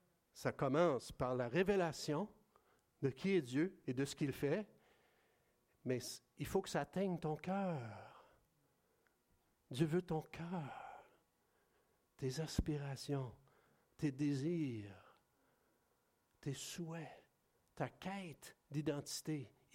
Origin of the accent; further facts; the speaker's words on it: Montreal, Quebec, Canada; moved away as an adult; Ah ben moi, je viens de Montréal, je suis ici depuis 31 ans, je travaille, je suis médecin, père de famille, quoi, j'aime faire du vélo, ben je suis chrétien aussi.